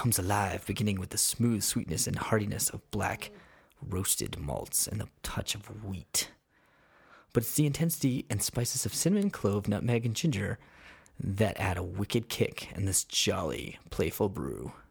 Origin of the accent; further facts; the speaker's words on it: New York, United States; also born or lived in North Carolina; because I grew up in New York